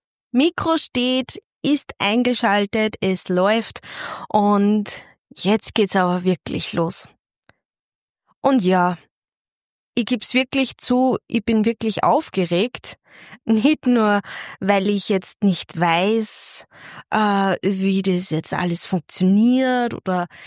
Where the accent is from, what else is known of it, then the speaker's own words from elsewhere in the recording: Upper Austria, Austria; Ich komme aus Oberösterreich. Vielleicht hörst du es ja schon. Und ja, mein Dialekt wird hin und wieder mitsprechen